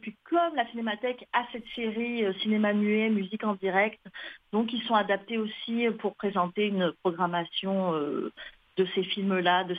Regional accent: France; now in Montreal, Canada; c'est pour ça que j'ai choisi, moi, en tant que française, de venir à Montréal

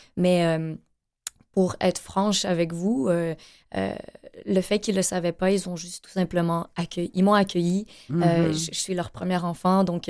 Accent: Montreal, Quebec, Canada; born there; je suis née à Montréal.

